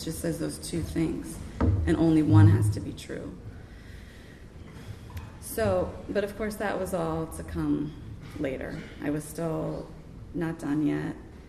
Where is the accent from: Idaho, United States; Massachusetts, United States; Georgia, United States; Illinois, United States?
Massachusetts, United States; I grew up in Cape Cod